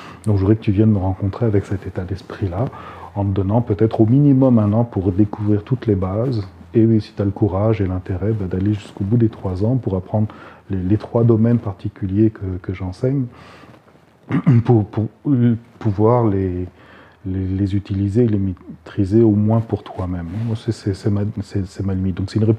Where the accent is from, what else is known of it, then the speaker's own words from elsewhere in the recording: France; also born or lived in Japan; now in Canada; parce que moi je vis au Canada, je viens de France, et puis j'ai fait une grande partie de mes études au Japon.